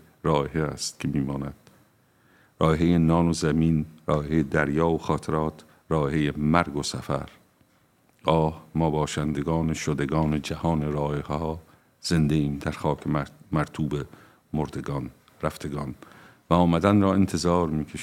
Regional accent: Iran; Dutch is a second language; now in Netherlands; ik groeide op in Iran ten tijde van Shah tot 1979. Dus ik was iets van 13 jaar dat de Iraanse revolutie heeft plaatsgevonden.

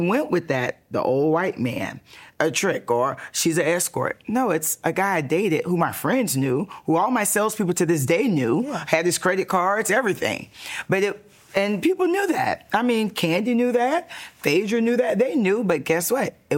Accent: St. Petersburg, Florida, United States; I'm from St. Pete. Yes, I went to jail 7 times, but it was for 2 charges. Yes, I'm from Southside, St. Petersburg, Florida.

